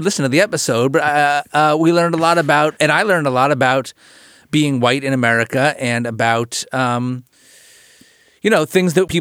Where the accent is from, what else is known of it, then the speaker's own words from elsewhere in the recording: New Jersey, United States; why does the word plantation make me, a white guy from New Jersey, feel warm and fuzzy?